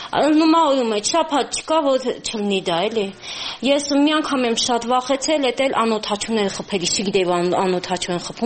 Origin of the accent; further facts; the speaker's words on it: Karvachar, Kalbajar District, Azerbaijan; now in Norabak, Armenia; Քարվաճառի պատերազմի ժամանակ է, որ Քարվաճառից եկանք ստեղ